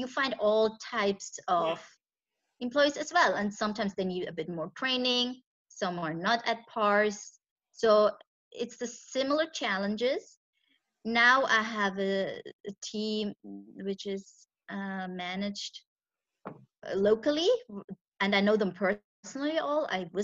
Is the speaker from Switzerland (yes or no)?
yes; Switzerland; I'm originally Indian, born and raised in Switzerland, but I, since I'm little, fly every year to India. I speak the language Malayalam from Kerala, and I know the culture.